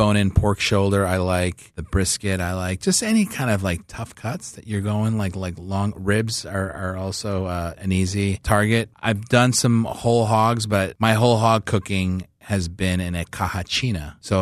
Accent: Chicago, Illinois, United States; I think because I grew up in Chicago, I'm like a sausage person.

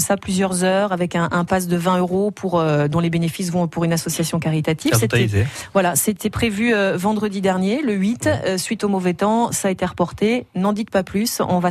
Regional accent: Nouvelle-Aquitaine, France; ce qui se passe depuis quelques jours chez nous en Béarn

